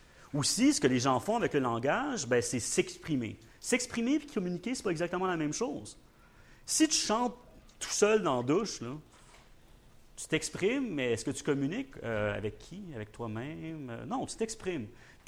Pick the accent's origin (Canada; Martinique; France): Canada; Quebec; accent: Quebec French; Je fais très exprès de garder mon accent québécois, même quand je vais en Europe, parce que je m'identifie en tant que Québécois.